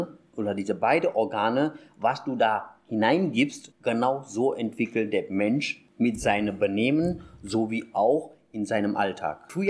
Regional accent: India; moved away; So, ich bin aufgewachsen in Indien, in einer Region, wo komplett vegetarische Ernährungen stattfindet.

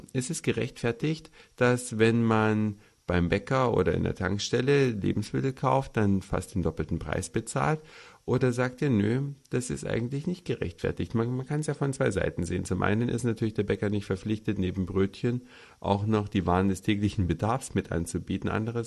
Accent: Hamburg, Germany

